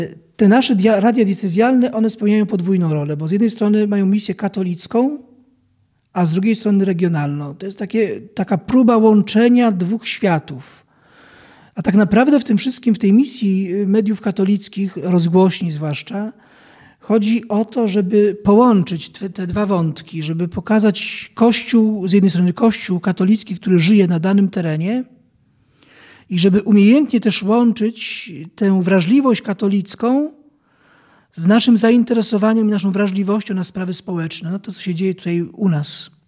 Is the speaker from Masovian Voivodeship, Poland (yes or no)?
yes; Masovian Voivodeship, Poland; Ja pochodzę z diecezji płockiej